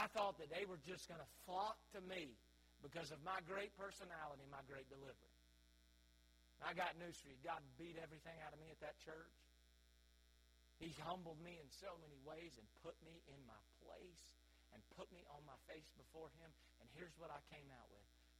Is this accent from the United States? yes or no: yes; Charlotte, North Carolina, United States; I'm from Charlotte, North Carolina. Amen. I'm a Tar Heel bred and a Tar Heel.